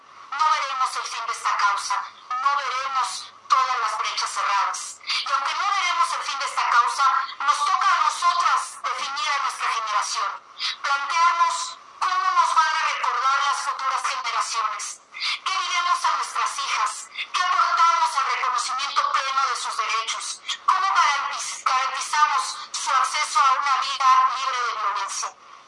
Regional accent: Mexico; Somos las mujeres mexicanas

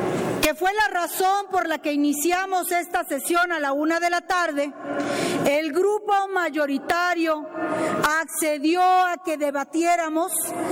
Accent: Mexico; como mexicana y como ciudadana

